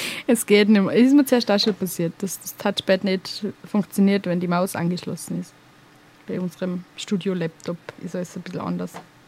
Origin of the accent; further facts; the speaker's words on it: Austria; Aber es ist halt immer so eine Sache bei uns in Österreich mit der Bossenschacherei.